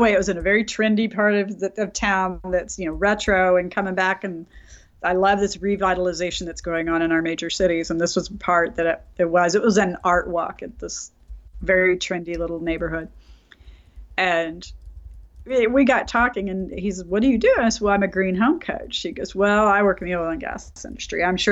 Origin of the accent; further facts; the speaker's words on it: Oklahoma City, Oklahoma, United States; moved away as an adult; also born or lived in St. Louis; So I live in Oklahoma City now. I'd been in St. Louis for over 3 decades and just recently moved. I grew up in Oklahoma City, but it's a really different place from when I left many years ago.